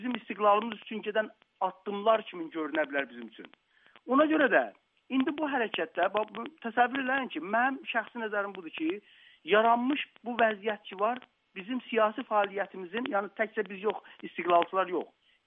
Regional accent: Iran; Ya sən özünü fəqət türk bilir deyəcə, mən türkəm. Amma eyni halda İranlıyam da.

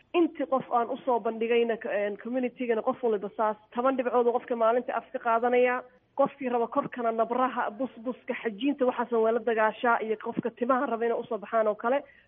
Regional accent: Canada; Aniga waddankan Canada aan joogo aan ku barbaaray 25 sano baad degnaa.

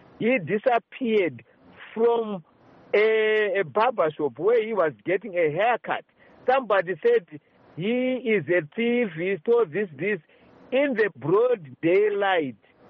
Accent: Mabvuku, Harare, Zimbabwe; I come from Mabuku.

